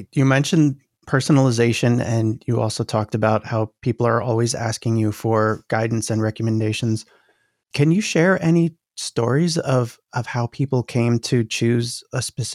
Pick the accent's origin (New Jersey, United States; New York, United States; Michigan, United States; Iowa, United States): New Jersey, United States; I'm from New Jersey, so I wouldn't have done that.